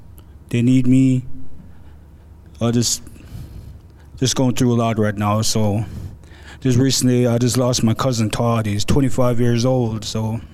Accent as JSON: {"language": "English", "town": "Dorado", "country": "Puerto Rico", "said": "I'm from Dorado. I've been stuck here for like 3 years waiting to get sentenced."}